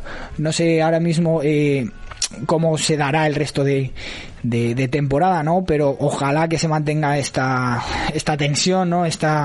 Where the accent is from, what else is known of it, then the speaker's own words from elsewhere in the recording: Puerto de Sagunto, Valencian Community, Spain; Yo soy del Puerto de Sagunto.